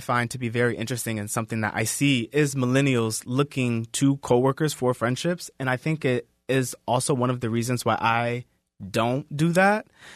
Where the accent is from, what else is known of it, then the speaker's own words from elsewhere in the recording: Georgia, United States; also born or lived in Los Angeles; now in Phoenix, United States; So I'm from Georgia, and then I moved to LA to go to school. And after school, I graduated and I moved to Phoenix, and I didn't know anybody in Phoenix.